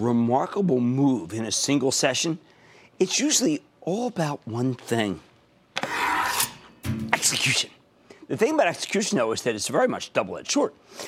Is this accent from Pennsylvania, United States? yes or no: yes; Pennsylvania, United States; Okay, so I'm from Pennsylvania.